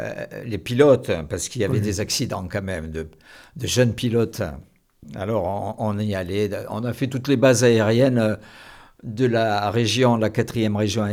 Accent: Nouvelle-Aquitaine, France; Du Périgord.

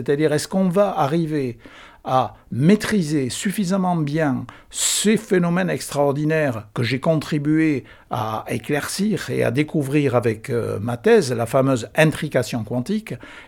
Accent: Nouvelle-Aquitaine, France; Comme je l'ai déjà dit, je suis originaire du Lot-et-Garonne.

